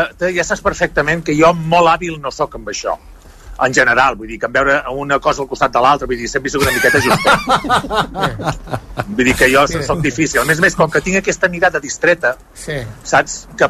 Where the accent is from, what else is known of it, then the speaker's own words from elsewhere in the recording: Tarragona, Catalonia, Spain; jo sóc de Tarragona, m'ha passat tota la vida veient el mar.